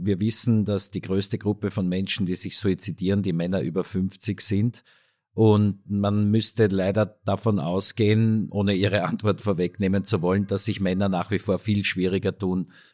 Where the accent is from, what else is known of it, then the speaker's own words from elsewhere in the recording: Vienna, Austria; ich bin ein Wiener, ich komme aus der Großstadt